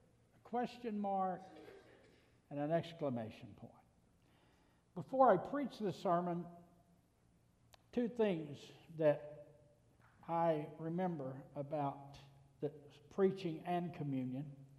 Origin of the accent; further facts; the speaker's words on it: Arkansas, United States; growing up in Northeast Arkansas when Thanksgiving and Christmas would roll around